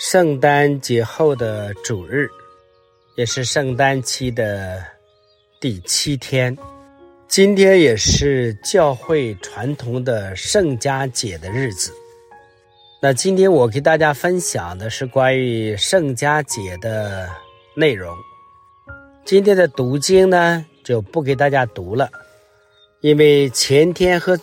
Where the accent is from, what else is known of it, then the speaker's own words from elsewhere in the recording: China; 就像我们中国人，我们中国人有时候很多人是富而不贵